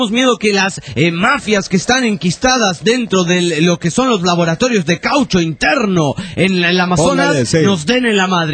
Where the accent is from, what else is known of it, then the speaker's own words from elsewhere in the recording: Necochea, Buenos Aires Province, Argentina; me voy a estudiar a Mar del Plata, y yo soy de Necochea